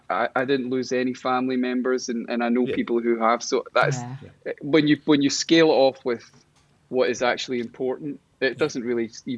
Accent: Stafford, West Midlands, United Kingdom; born there; And I was born in Stafford.

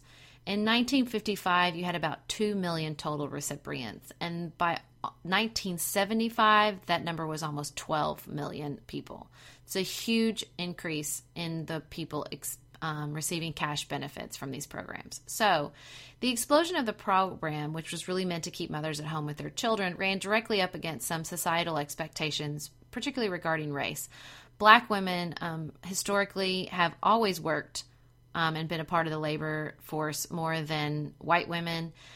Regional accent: Paducah, Kentucky, United States; my hometown of Paducah, Kentucky

